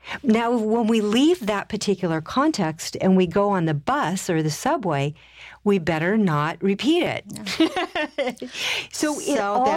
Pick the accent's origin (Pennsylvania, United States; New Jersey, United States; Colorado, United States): Colorado, United States; I come from Colorado. It's bone dry there.